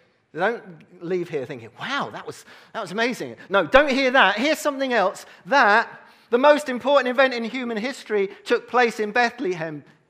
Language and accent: English; Brazil; also born or lived in Grimsby, United Kingdom; See, I grew up in Brazil, but I'm from Grimsby.